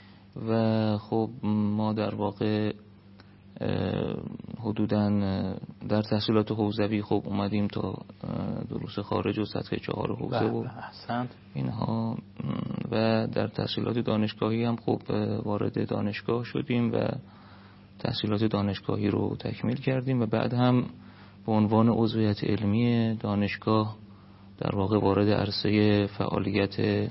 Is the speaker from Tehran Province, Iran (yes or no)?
no; Qom, Iran; خود بنده که بچه قم حساب میشم، بالاخره خانممون مشهدی هستن خب. ولی ما خودمون قم هستیم